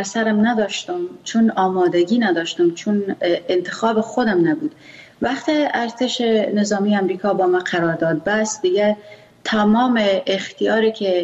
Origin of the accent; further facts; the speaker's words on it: Afghanistan; first language Pashto; چون ما زبان مادریم پشتو است